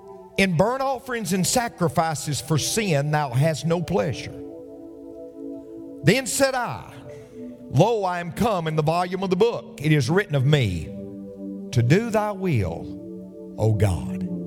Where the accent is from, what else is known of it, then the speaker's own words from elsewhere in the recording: the South, United States; And I say, goodness gracious, I'm from the South. It takes me 7 minutes to say I'm glad to be here.